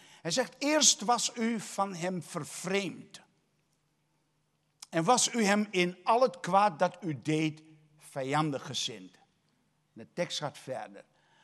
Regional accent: Suriname; born there; als ik in Suriname ben, dan heb ik de goede gewoonte om altijd even een momentje te zijn op de plek waar ik geboren ben.

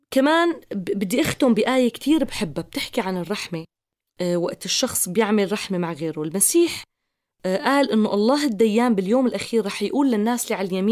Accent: Syria; بظروفنا الصعبة اللي عم نمر فيها كسوريين

